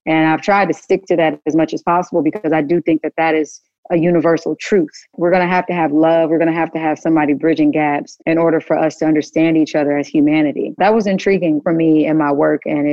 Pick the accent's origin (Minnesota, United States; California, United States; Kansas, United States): Kansas, United States; He knew my world growing up in Kansas. And everyone always tried to push me to like The Wiz and they're like, oh, you're from Kansas and you're Black.